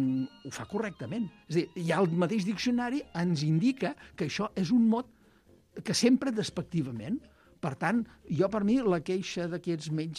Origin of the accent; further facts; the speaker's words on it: Catalonia, Spain; perquè jo sóc del Camp de Tarragona.